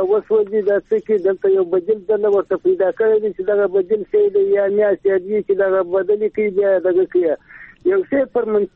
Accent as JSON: {"language": "Pashto", "region": "Helmand", "country": "Afghanistan", "said": "دلته خو زه په هلمند کې یم زما خو خپل وطن دی"}